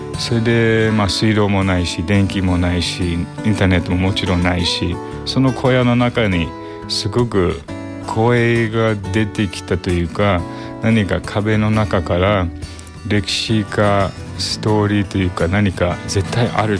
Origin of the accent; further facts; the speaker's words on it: New York, United States; Japanese is a second language; now in Tokyo, Japan; ニューヨーク出身で、アメリカ育ち の今東京に住んでいるアーティストです。